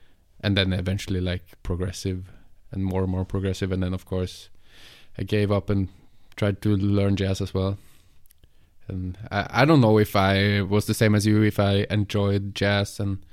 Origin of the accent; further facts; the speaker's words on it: Norway; I'm from Norway. I'm from a really small place in Norway where nothing really happened.